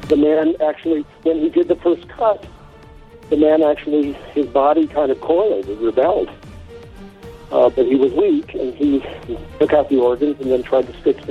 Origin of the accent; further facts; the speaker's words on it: United States; now in London, United Kingdom; You know, I'm American, but I live here in London.